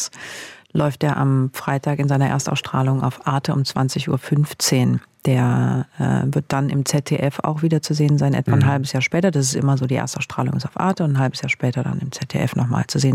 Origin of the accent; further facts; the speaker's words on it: South Germany, Germany; Dann komme ich hier aus dem Süddeutschen, katholisch geprägt